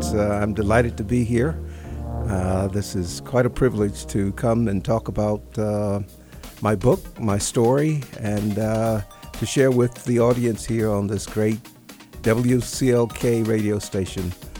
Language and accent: English; Georgia, United States; It's been a long journey from the cotton fields of Coweta County and from the background that I grew up in the Jim Crow South.